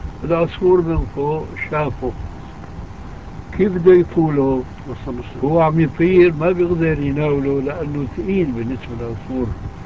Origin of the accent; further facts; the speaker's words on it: Syria; نحن بنسميه عندنا في سوريا حالوش